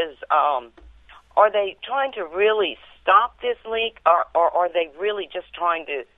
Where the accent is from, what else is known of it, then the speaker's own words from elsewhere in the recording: Baie du Large, Louisiana, United States; I'm originally from Terrebonne Parish, a place called Baie du Large, a little settlement south of Houma there.